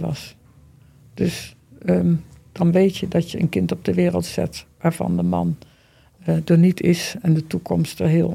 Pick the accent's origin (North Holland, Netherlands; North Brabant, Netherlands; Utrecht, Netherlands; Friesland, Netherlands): North Brabant, Netherlands; Vught; born there; Ik ben in Vught geboren, is niks aan de hand.